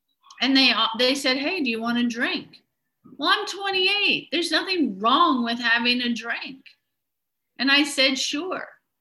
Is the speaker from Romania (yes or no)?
no; Australia; moved away as an adult; now in United States; Now, I was raised in Australia. I came to North Dakota when I was 18.